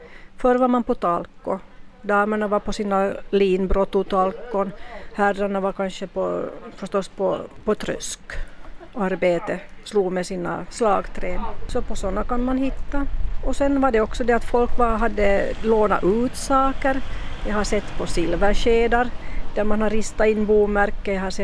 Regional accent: Västanfjärd, Southwest Finland, Finland; Jag har hittat till exempel min hemkommun Västanfjärd tre gårdar med ett A.

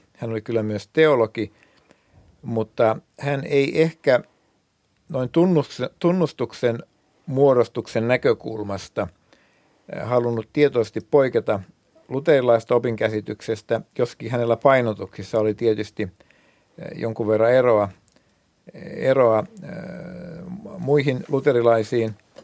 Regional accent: Vähäkyrö, Ostrobothnia, Finland; kotiseutuni Vähäkyrö oli ensimmäisiä tukikohtia ja myöskin kotikyläni, tai nimenomaan kotikyläni Saarenpää, ja sitä kautta se tuli myöskin meidän sukuun. Oma taustani on rauhan sanalaisessa lestadiolaisuudessa

